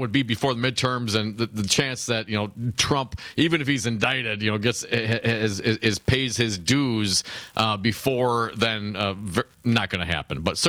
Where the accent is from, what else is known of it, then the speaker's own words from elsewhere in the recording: Wisconsin, United States; Crudy, you know I grew up in the Fox Valley area.